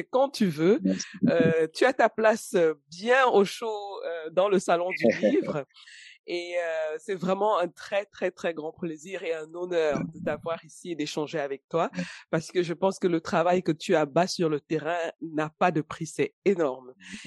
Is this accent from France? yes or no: no; Cameroon; chez nous, au Cameroun, on a la difficulté que on a différentes langues et il n'y a pas une langue que tout le monde comprend et parle.